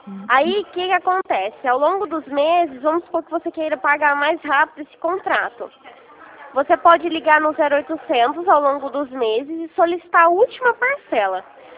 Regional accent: Rio Claro, São Paulo, Brazil; eu sou aqui de Rio Claro mesmo, tá?

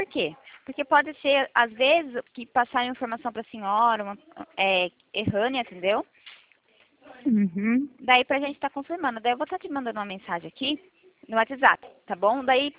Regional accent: São Paulo, Brazil; Eu sou de São Paulo.

